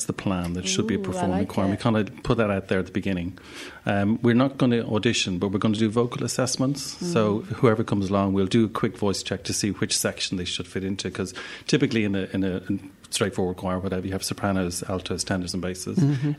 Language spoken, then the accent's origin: English; Ireland; accent: Irish; I'm Irish, yeah. I haven't lost my Irish accent yet.